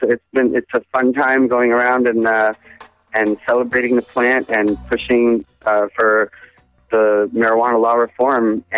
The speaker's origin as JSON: {"language": "English", "town": "Boston", "region": "Massachusetts", "country": "United States", "tie": "born or raised there", "said": "And we're excited about being a part of Boston Freedom Rally. That's my hometown, so I love it there, and it's a great event, and I'm excited for the first 2-day Boston Freedom Rally."}